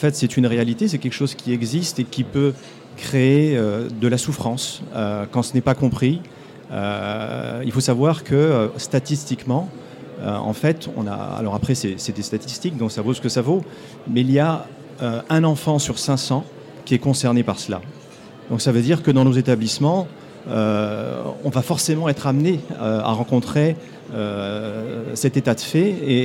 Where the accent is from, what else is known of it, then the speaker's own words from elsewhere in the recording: United States; Comme vous savez, je viens des États-Unis, ce n'est pas du one size fits all.